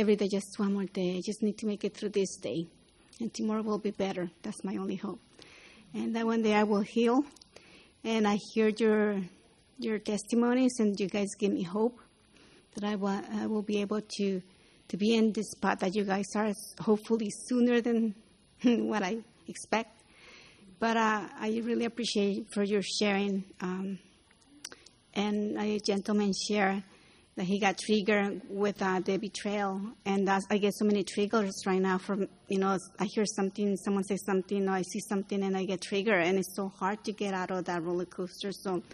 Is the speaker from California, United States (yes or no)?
yes; San Diego, California, United States; from California, San Diego.